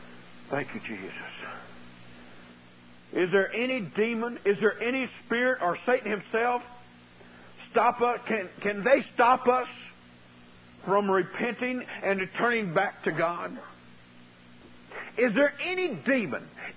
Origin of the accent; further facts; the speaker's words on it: San Antonio, Texas, United States; As my pastor, as I was growing up in San Antonio, said